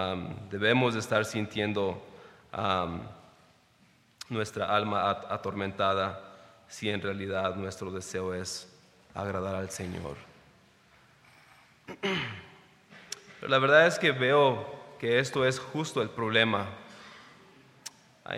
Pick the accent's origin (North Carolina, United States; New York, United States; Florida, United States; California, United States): California, United States; Los Angeles; now in Oregon, United States; cuando moví a Oregon, yo vengo de Los Ángeles y movimos a Oregon hace como 25 años